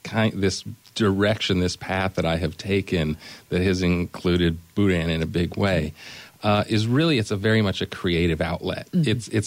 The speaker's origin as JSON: {"language": "English", "town": "Spokane", "region": "Washington", "country": "United States", "tie": "born or raised there", "said": "So I am originally born and raised in Spokane, Washington, though."}